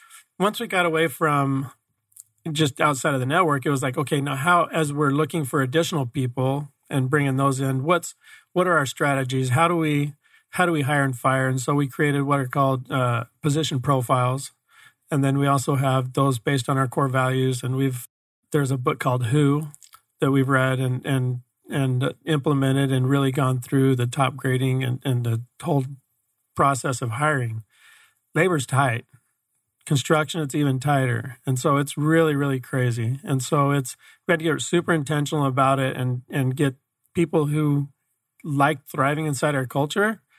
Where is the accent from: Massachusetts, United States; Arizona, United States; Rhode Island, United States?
Arizona, United States; Mesa; You know, I grew up here in Mesa, and it's, not a very big town.